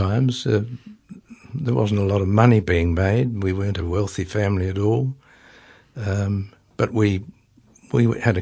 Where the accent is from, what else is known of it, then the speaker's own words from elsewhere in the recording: Eastbourne, Wellington, New Zealand; also born or lived in Masterton; I was born in Masterton, actually, when my father was working up there and during the war. He was running an essential industry there and... a year or so later, we moved to Eastbourne, Wellington, and that's really where I spent the rest of my youth.